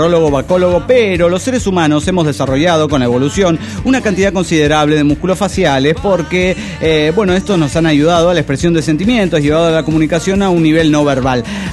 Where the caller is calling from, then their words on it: Madero, Argentina; de Madero, Argentina.